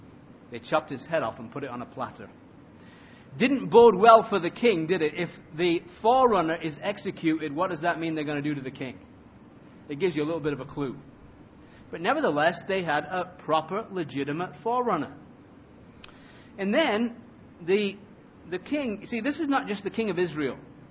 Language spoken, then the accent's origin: English; England, United Kingdom; You see, I'm an Englishman, as you well know